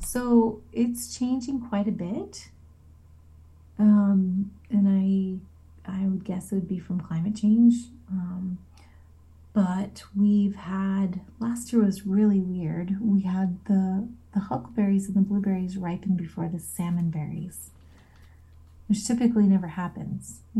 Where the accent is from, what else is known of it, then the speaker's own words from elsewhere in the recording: Yakutat, Alaska, United States; Growing up in Yakutat, we had cranberries.